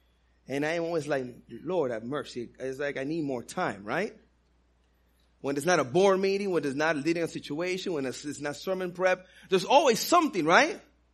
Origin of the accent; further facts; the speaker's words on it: New York City, New York, United States; first language Spanish; English is a second language; You know, I grew up in New York City, so I learned Spanish at home, and I learned English on the streets, and I always had a C in English and in reading, and my grammar and all that wasn't that strong